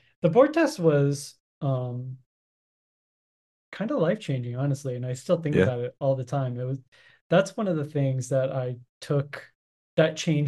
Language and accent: English; Arizona, United States; also born or lived in South Carolina / Denver; I grew up in Arizona. I went to school and stuff in South Carolina. And then after school, I went to Denver.